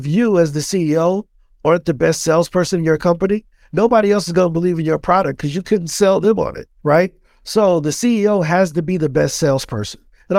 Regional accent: East St. Louis, Illinois, United States; Yeah, so born and raised in East St. Louis, Illinois.

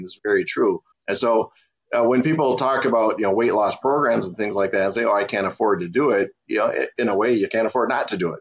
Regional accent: Minnesota, United States; So, I grew up in Minnesota, still live in Minnesota, Catholic family.

